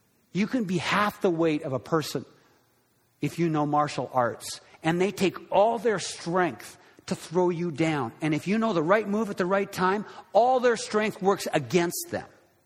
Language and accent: English; Canada; now in United States; But some of you know I grew up in Canada. I am an American.